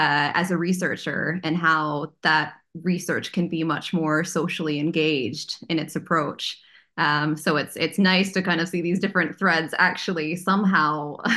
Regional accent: Champaign, Illinois, United States; So I grew up in Champaign, Illinois. So very much in the heart of the cornfields, but a nice university town.

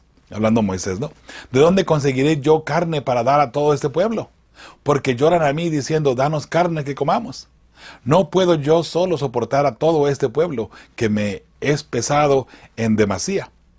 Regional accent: Mexico; moved away; cuando recién íbamos a ir creciendo, allá en México, en un pueblito bien pequeñito, lo que comíamos más era frijol y maíz.

